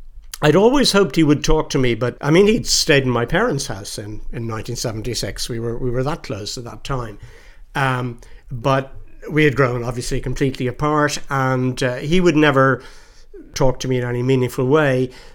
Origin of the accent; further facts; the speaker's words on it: Ireland; I found I was made very welcome there as an Irish person